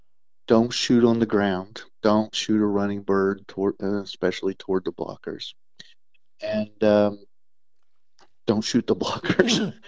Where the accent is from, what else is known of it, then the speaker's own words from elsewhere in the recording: Guymon, Oklahoma, United States; But yeah, so I grew up out in the Hooker, Guymon area, if you know where that's at.